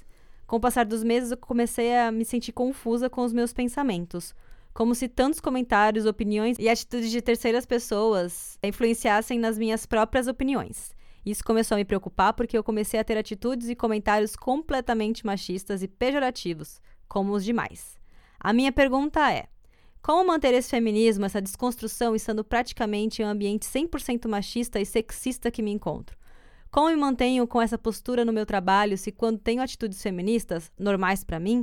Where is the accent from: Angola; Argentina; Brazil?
Argentina; Eu sou brasileira, porém me criei na Argentina.